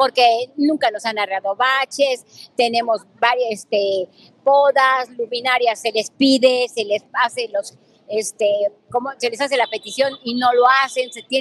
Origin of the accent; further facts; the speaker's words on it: Mexico; Pero todos tenemos que apoyar todo el pueblo, todos los mexicanos